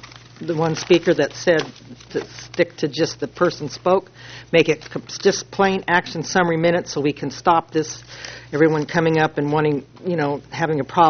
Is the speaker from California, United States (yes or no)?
yes; Oceano, California, United States; I'm from Oceano, and I'm very proud to say I live in Oceano.